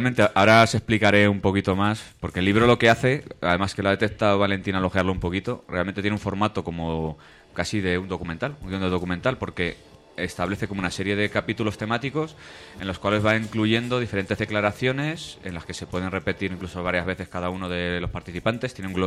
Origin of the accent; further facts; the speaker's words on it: Balearic Islands, Spain; Para explicar mi fijación por el desierto, tengo que remontarme a mi niñez en Menorca.